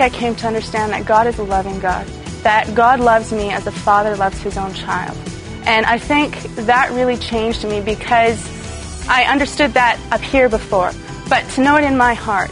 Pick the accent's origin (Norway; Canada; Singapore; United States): Canada; Winnipeg, Manitoba; I am from Winnipeg, Manitoba, up in Canada, so it's a ways away.